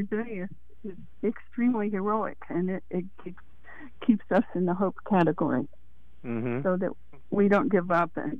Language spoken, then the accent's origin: English; Mississippi, United States; I grew up in Mississippi